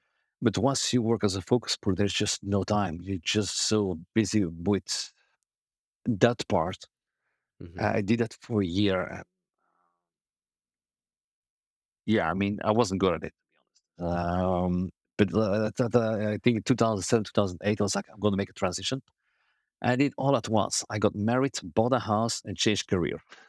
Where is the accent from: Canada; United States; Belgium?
Belgium; I'm from Belgium. I'm a black belt Shotokan karate like Jean-Claude Van Damme.